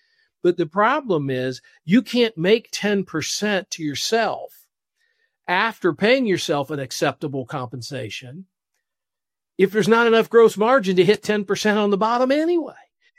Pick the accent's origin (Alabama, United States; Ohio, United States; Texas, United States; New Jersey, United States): Ohio, United States; Columbus; someone right here in my hometown in Columbus, Ohio